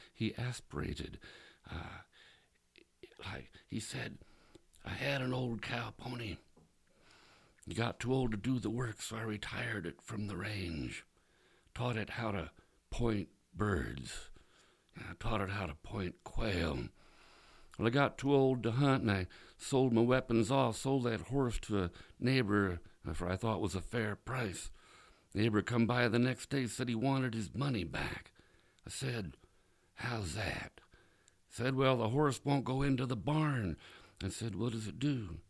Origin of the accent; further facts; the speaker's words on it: Nevada City, California, United States; here at the studios of KVMR in my hometown, Nevada City, California.